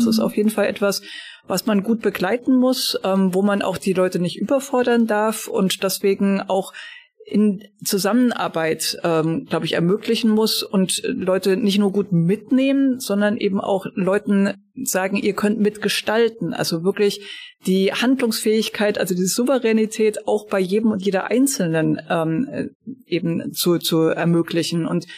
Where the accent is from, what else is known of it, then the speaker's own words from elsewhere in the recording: Bavaria, Germany; Und ich selbst bin auch in Franken aufgewachsen